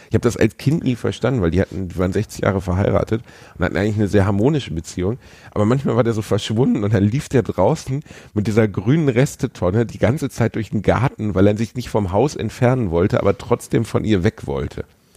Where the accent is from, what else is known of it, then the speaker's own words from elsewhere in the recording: North Rhine-Westphalia, Germany; Mach ich, bin Westfale